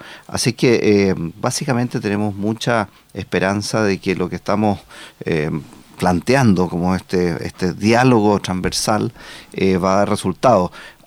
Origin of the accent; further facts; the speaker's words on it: Chile; sentirse muy orgulloso como chileno